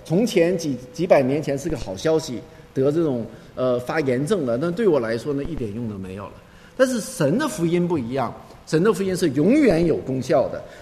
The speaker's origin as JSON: {"language": "Chinese", "country": "China", "tie": "born or raised there", "said": "我是生在国内长在国内的啊"}